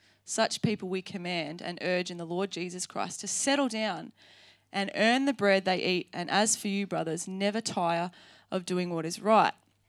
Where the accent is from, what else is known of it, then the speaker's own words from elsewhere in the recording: Australia; I'm such an Aussie, hey.